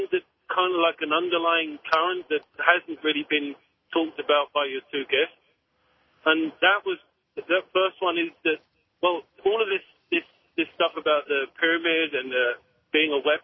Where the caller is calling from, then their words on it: Canada; I'm calling from Canada.